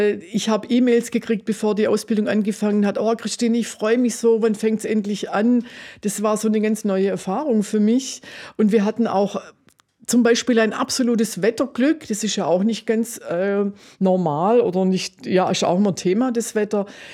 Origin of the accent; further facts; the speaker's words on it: Hechingen, Baden-Württemberg, Germany; Hechingen ist meine Heimatstadt, das ist so ein Zurückkommen zu den Wurzeln.